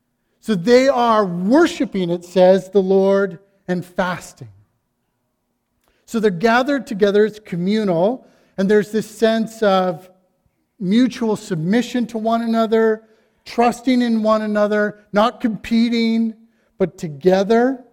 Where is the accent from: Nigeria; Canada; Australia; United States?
Canada; Calgary, Alberta; when I grew up in Calgary, we had another church in the city that our youth groups were like competitive with each other.